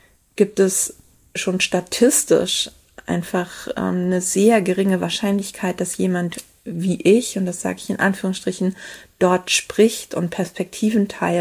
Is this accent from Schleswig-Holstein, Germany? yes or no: no; North Rhine-Westphalia, Germany; accent: Ruhr dialect; ich komme aus dem Ruhrgebiet und ich habe eigentlich früher Ruhrplatt gesprochen. Und das ist ein Dialekt, den habe ich mir abtrainiert